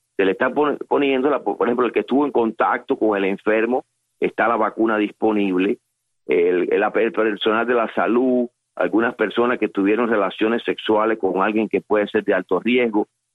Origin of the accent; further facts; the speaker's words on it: Cuba; yo, a pesar de que estoy acá, sigo siendo cubano y mi amor está con Cuba y mi corazón está con ellos.